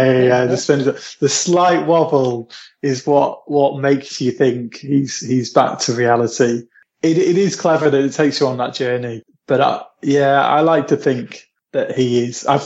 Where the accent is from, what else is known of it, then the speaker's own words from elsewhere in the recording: East Midlands, United Kingdom; now in Manchester, United Kingdom; I'm from Lincolnshire. I'm from like the Shire.